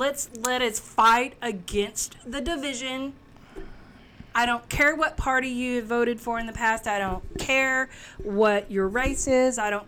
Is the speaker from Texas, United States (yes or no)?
yes; Texas, United States; I'm a Texan first and foremost.